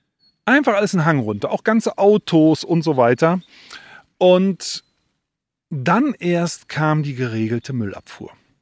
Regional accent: Sinzig, Rhineland-Palatinate, Germany; wir sind beide in Sinzig aufgewachsen, das ist so südlich von Bonn.

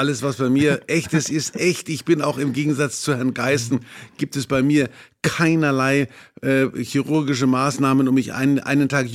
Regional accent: Kulmbach, Bavaria, Germany; Ich würde jeden normalen Menschen betrügen, aber nicht in Kulmbach, in meiner Heimatstadt.

